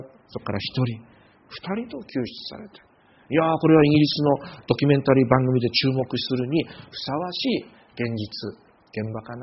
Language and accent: Japanese; Yamagata, Japan; また何度もお話ししている私と同じ山形出身の ある会社をやっていた鈴木さんという方は